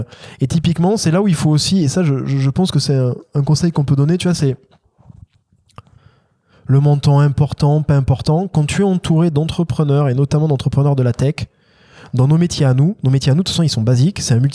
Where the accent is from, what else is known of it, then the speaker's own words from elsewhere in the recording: Castelnaudary, Occitanie, France; Moi, je suis de Castelnaudary, lui, il est de Ponotier, donc on est juste à côté.